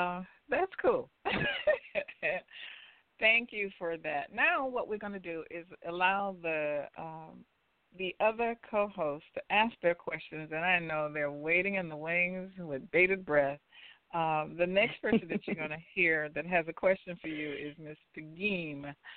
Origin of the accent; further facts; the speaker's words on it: the South, United States; Now, I come from the South